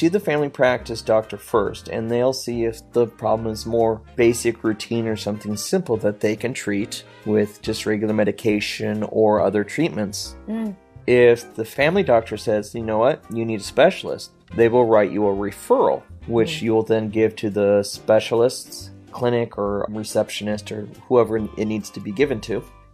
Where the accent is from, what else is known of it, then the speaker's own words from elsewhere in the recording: United States; And I as an American, is like, ah.